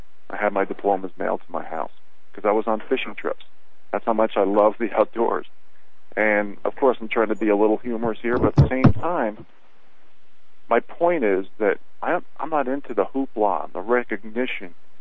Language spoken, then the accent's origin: English; New York City, New York, United States; I was born in Jamaica, Queens, and I spent the first 26 years of my life in the metropolitan area of New York City.